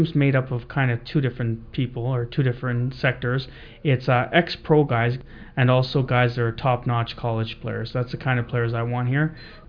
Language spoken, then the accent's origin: English; Guyana; now in London, California, United States; I'm from Guyana, South America. Used to be a British colony